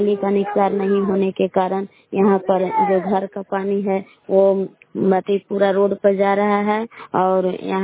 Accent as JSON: {"language": "Hindi", "town": "Belaon", "region": "Bihar", "country": "India", "said": "ग्राम बेलाव जिला कैमूर भगुआ के निवासी हूँ।"}